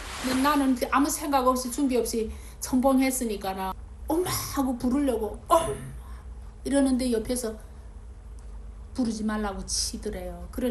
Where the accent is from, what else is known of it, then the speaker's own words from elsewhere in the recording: North Korea; 북한이 맨 산이지. 그래서 어떻게 이게 딱 우리 고향이 온 것 같은